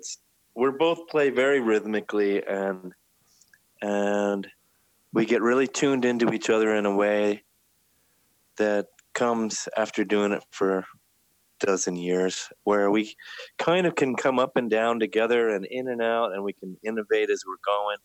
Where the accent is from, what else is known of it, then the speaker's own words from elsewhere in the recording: Ithaca, New York, United States; I grew up here in Ithaca. I've been playing music for about 45 years.